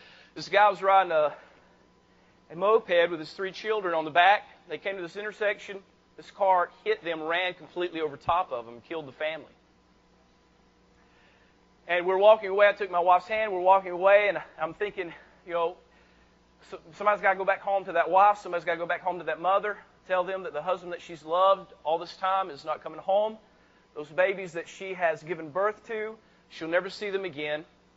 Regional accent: North Carolina, United States; Because I'm from Western North Carolina. We're a bunch of hicks and rednecks down up there.

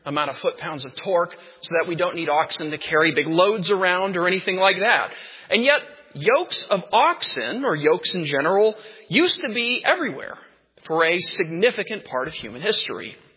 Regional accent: California, United States; To my mind, that's local because I'm from California.

